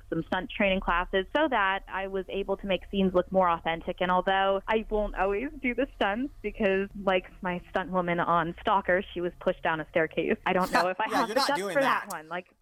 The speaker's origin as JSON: {"language": "English", "region": "Midwest", "country": "United States", "tie": "born or raised there", "moved": "yes", "lives_now": "Los Angeles, United States", "said": "That kind of came again from a little bit from growing up in the Midwest."}